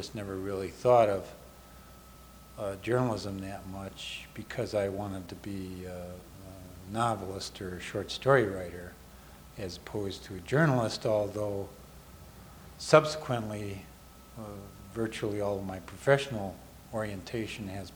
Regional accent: Chicago, Illinois, United States; also born or lived in Sioux City, Iowa; I was born and raised in Chicago, except for a few years where I lived in Sioux City, Iowa.

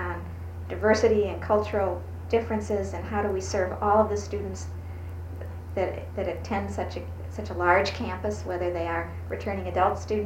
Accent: Illinois, United States; I'm from the Midwest. I'm from Illinois.

